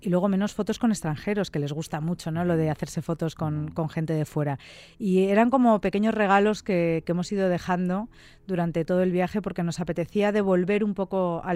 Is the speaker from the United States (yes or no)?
no; Spain; yo que sigo siendo la única española que ha dado la vuelta al mundo en moto